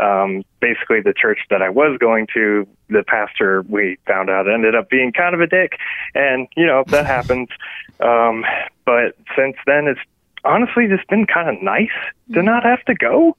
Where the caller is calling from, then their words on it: Virginia, United States; from Virginia.